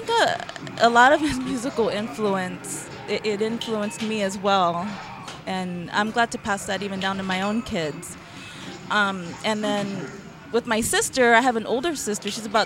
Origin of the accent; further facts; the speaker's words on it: Phoenix, Arizona, United States; because I'm from South Phoenix.